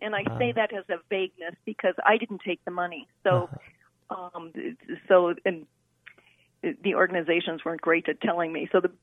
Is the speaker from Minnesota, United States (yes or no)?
yes; Minneapolis, Minnesota, United States; It really started when I was 12 years old, and I was growing up in Minneapolis, having a great childhood.